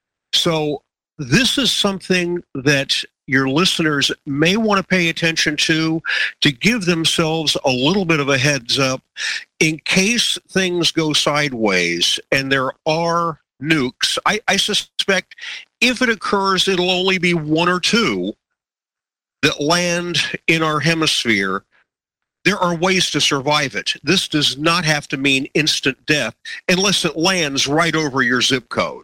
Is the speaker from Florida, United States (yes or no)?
yes; Miami, Florida, United States; My wife and I grew up in Miami, just a few miles apart.